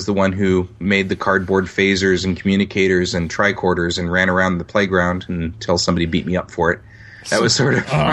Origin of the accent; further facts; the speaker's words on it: Colorado, United States; I grew up in Colorado because my dad was transferred there when I was really young.